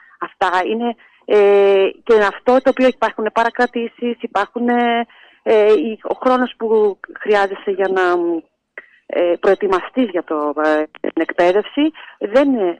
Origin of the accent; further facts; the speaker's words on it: Rhodes, South Aegean, Greece; born there; γεννήθηκα στη Ρόδο, η καταγωγή και των δύο γονέων μου είναι από το Παραδείσι. Ένα μικρό χωριό που είναι το αεροδρόμιο